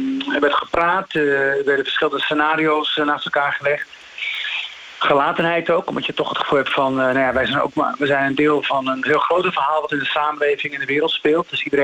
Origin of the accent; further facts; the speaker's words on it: Amsterdam, North Holland, Netherlands; Opgroeiend in Amsterdam, Nieuw-West. Ik woon zelf in Nieuw-West, Amsterdam op dit moment.